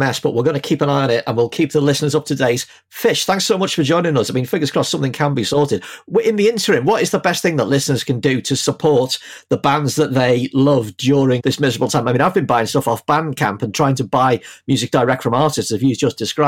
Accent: United Kingdom; to the culture that we as British people love.

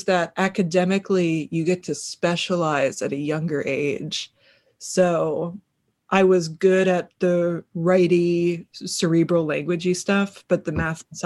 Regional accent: Washington, District of Columbia, United States; also born or lived in Louisiana; So I was born in Louisiana, where my dad's from, but then grew up in Washington, D.C., where my very WASPy mother's from.

